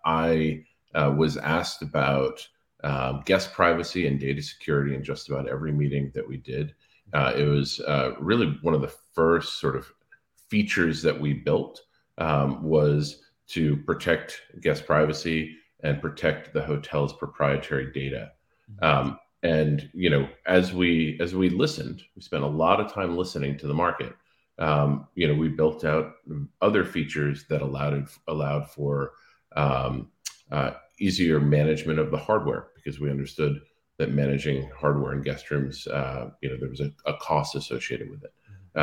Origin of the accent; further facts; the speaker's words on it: Cape Cod, Massachusetts, United States; So I grew up on Cape Cod. At 15, I was working in a go-kart track